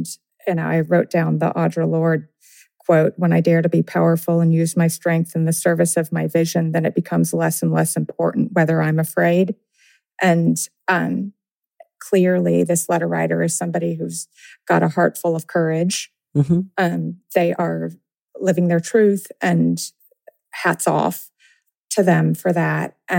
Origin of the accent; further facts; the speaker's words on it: Tennessee, United States; in my home state of Tennessee, they're passing laws that if you teach that slavery is bad, you can be fired from state universities.